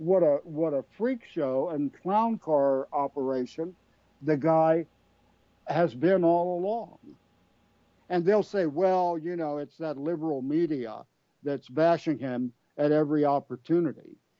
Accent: Alexandria, Virginia, United States; I mean, I grew up in Alexandria, Virginia, the site of the recent ballpark shooting, where two of my brothers used to play Little League back in the 60s.

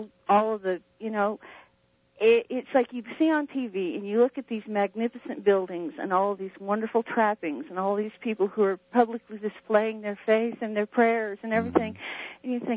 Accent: Oklahoma, United States; I spent my formative years of my adolescence in a small town in Oklahoma.

